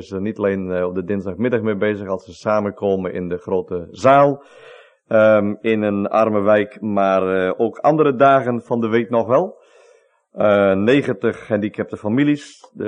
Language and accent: Dutch; Northern Region, Malawi; first language Tumbuka; Dutch is a second language; Net als wij, Fries, en thuis spreken wij Fries, mevrouw en ik, spreken wij in het noorden van Malawi Tumbuka.